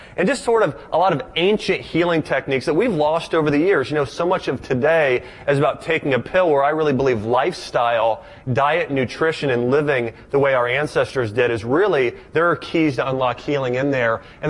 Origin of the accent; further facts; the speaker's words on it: Ohio, United States; I'm from Ohio.